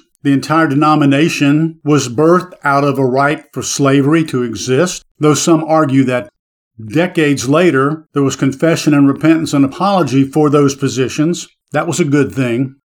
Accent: the South, United States; I grew up in the South in a world of unbelievable racism and hatred of whites toward blacks.

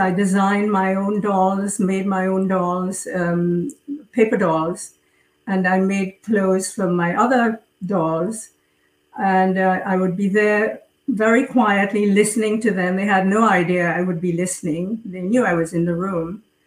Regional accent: Trinidad & Tobago; born there; also born or lived in England; I was born in the Caribbean in a multicultural society, Trinidad. Although I'm British and French, it was British at the time. Mm-hmm. And I went to school in England, another British island.

